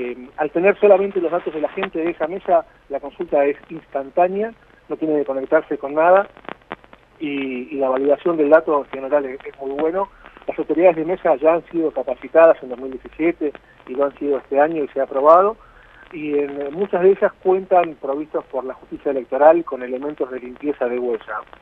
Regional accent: Buenos Aires, Argentina; desde acá como porteño

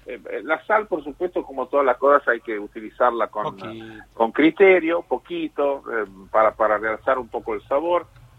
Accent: Italy; yo ahora pienso en Italia porque soy italiano

